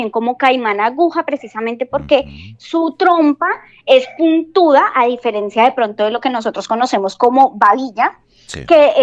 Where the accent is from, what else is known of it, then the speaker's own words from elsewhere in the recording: Huila, Colombia; como colombianos y huilenses, estamos comprometidos en conservar